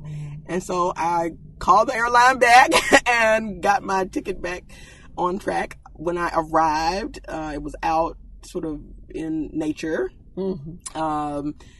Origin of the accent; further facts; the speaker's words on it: Selma, Alabama, United States; I grew up here in Selma and my parents were civil rights attorneys.